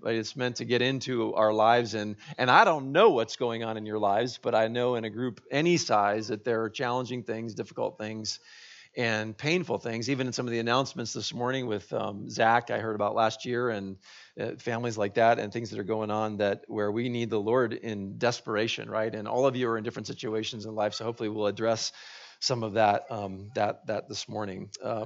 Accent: California, United States; I'm from California, too, earlier in my life, and so I've always loved the mountains

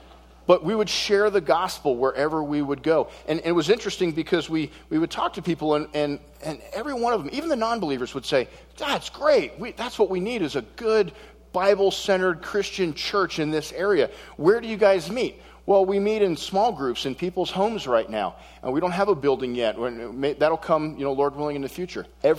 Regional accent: Boulder, Colorado, United States; I was raised in Boulder Public School, so I'm not even totally sure I know what a participle is

